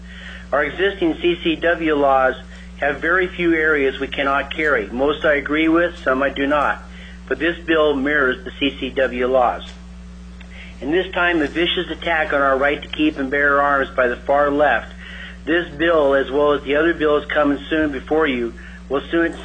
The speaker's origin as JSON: {"language": "English", "town": "Palmer", "region": "Alaska", "country": "United States", "said": "I'm from Palmer, and I'm speaking for myself as a citizen."}